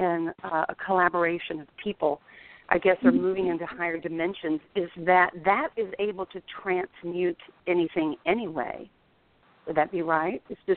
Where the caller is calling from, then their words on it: Louisville, Kentucky, United States; Hi, this is … from Louisville, Kentucky.